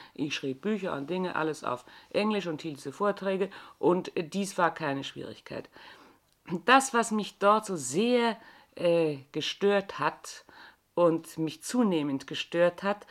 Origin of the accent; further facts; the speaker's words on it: Bavaria, Germany; accent: Bavarian; ich kann schon das Bayerische, gell? Sie kann schon, aber merken tut man es nicht mehr. Ich bin also eine bayerische Landperson